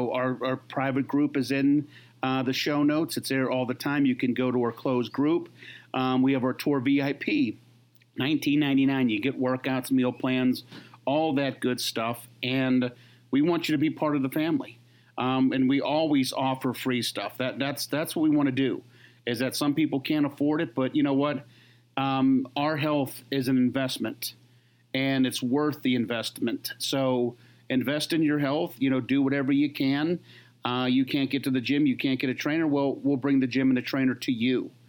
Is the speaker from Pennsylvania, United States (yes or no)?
yes; Pennsylvania, United States; Well, I'm from Pennsylvania. We have the Appalachian Mountains, though.